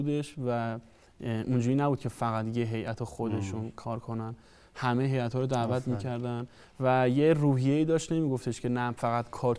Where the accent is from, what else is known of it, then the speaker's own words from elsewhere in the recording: Qazvin, Iran; نرم افزارشون هم تو شهر خودمون شهر قزوین شروع کردیم، آروم آروم یاد گرفتن. برای سال 90 من تو قزوین دفتر فیلمسازی زدم.